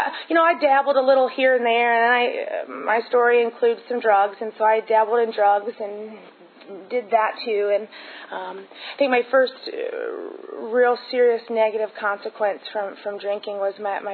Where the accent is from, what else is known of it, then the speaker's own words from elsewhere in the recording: St. Louis, Missouri, United States; I grew up in St. Louis, and they have their annual state or some big convention called the Fall Classic at this big hotel every year.